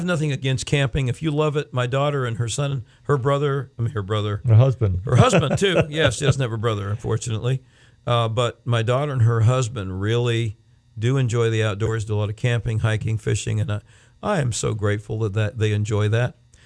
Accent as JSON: {"language": "English", "region": "Florida", "country": "United States", "tie": "born or raised there", "said": "Growing up, you know, when we came from Central Florida, where not a whole lot of those things were going on much"}